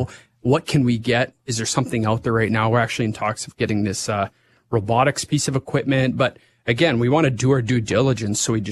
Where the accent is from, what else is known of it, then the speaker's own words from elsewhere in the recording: Swift Current, Saskatchewan, Canada; I grew up in Swift Current and we drove everywhere for everything.